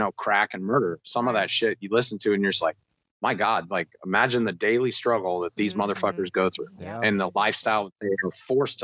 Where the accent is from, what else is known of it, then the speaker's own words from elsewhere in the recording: Oklahoma, United States; Midwest boy. I grew up in Panhandle, yeah. Oklahoma, a small farm town.